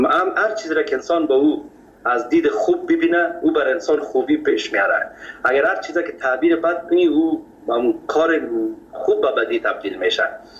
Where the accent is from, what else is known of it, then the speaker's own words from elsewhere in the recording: Kabul, Afghanistan; در فامیل که ما بزرگ شدیم، ما از مردم خود کابل هستیم، از شهر کونه کابل،